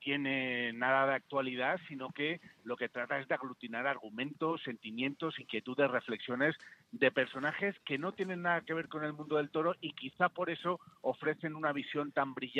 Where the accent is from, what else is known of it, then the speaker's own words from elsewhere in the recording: Valencian Community, Spain; saco pecho más como valenciano que como periodista